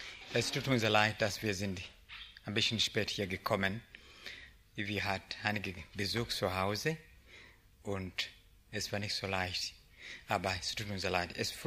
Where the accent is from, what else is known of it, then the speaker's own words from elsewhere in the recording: Uganda; Ich komme aus Uganda.